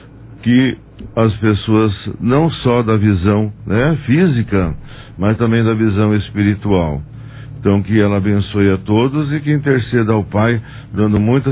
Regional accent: Fernando Prestes, São Paulo, Brazil; born there; Posso dizer que lá foi onde eu nasci, que eu nasci em Fernando Prestes

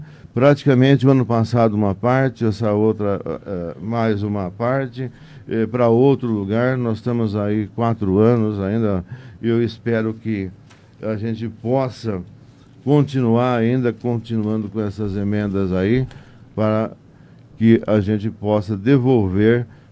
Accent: Fernando Prestes, São Paulo, Brazil; now in Monte Alto, Brazil; Nasci em Fernando Prestes e lá vivi minha juventude, minha infância, né? Nascido na roça e 37 anos que eu sou montealtense.

